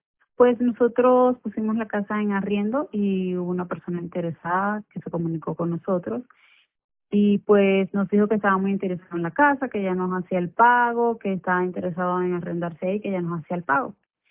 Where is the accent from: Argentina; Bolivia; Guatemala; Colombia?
Colombia; Bogotá; nosotros somos de Bogotá y tenemos conocidos allá y familiares